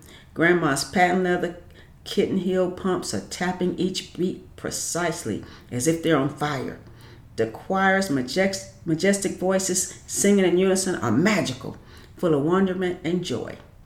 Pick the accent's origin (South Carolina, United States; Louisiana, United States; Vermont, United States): South Carolina, United States; Chapin; it's a fond memory of growing up in Chapin, South Carolina.